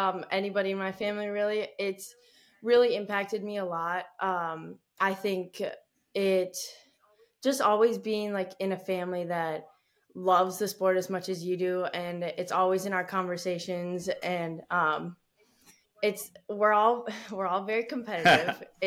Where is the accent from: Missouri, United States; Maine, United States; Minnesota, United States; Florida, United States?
Minnesota, United States; Shakopee; born there; also born or lived in Duluth / California; So I was born in Shakopee, and I lived in Duluth and in California, and now I'm back in Shakopee.